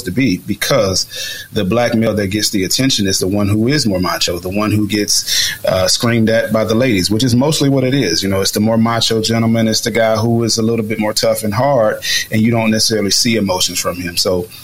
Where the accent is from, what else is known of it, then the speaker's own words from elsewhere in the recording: United States; I'm a black male, but I'm also an American male.